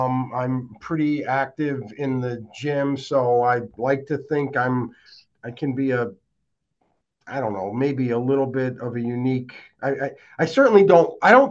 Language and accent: English; Troy, New York, United States; But I come from Troy, went to school in Albany, worked at Merrill Lynch way back when. I'm 57 years old. I come from a very ethnic background. It was the neighborhood I grew up in was primarily Italian.